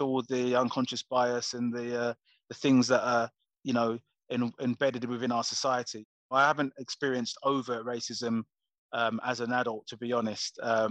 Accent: Coventry, West Midlands, United Kingdom; because I was from Coventry originally

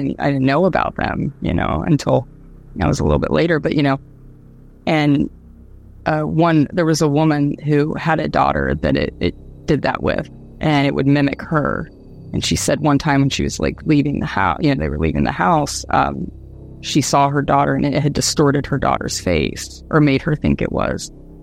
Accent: Dayton, Ohio, United States; the whole area that I grew up in Dayton

